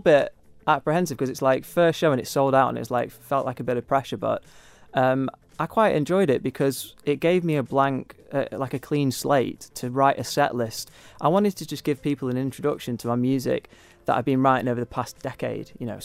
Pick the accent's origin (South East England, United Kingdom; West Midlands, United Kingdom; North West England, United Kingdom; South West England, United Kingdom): North West England, United Kingdom; I mean, I'm from Lancashire originally, so it actually isn't that far.